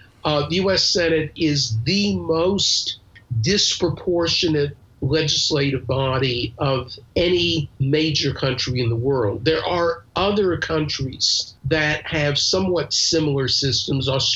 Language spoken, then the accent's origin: English; North Carolina, United States; So I grew up in North Carolina in the 1950s. I grew up in a county that had about 30,000 people.